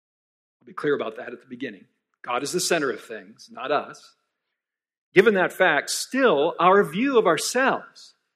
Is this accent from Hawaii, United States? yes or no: no; Minneapolis, Minnesota, United States; My wife Kathy and I live in Circle Pines up near Blaine, and I hail from Minneapolis originally, so this is sort of home country for me.